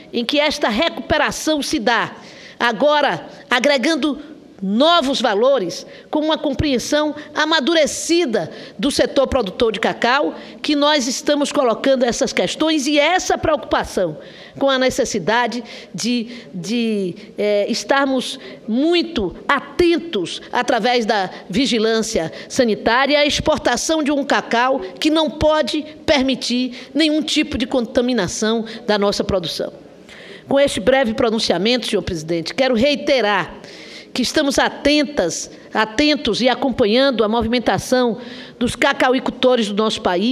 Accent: Bahia, Brazil; especialmente do cacau da minha terra, da Bahia

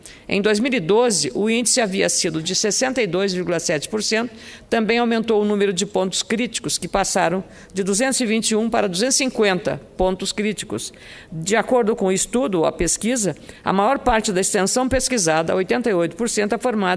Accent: Rio Grande do Sul, Brazil; eu fico muito triste como gaúcha

